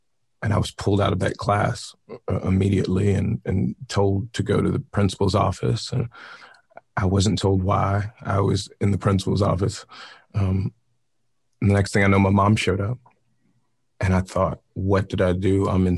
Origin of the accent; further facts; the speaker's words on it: Brooklyn, New York, United States; Yeah, I grew up in Brownsville, Brooklyn. There's also Brownsville, Texas. I'm sure there are many other Brownsville scattered throughout these here United States. But I'm from Brownsville, Brooklyn. Single parent at home.